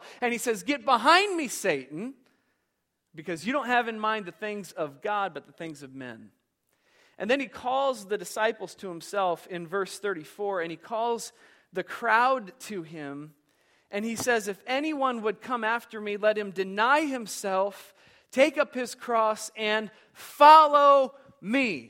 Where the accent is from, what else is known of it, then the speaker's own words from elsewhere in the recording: Iowa, United States; And we are watching her with specific interest because we're from Iowa.